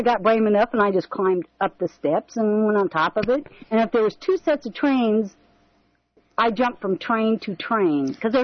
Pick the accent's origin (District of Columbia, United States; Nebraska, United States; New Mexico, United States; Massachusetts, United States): New Mexico, United States; Roswell; born there; I was born in Roswell, New Mexico, back in the 59